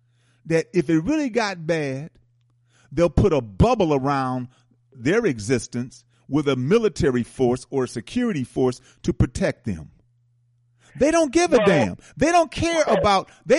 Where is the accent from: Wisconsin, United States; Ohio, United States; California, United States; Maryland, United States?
Wisconsin, United States; Milwaukee; I come from Milwaukee, Wisconsin.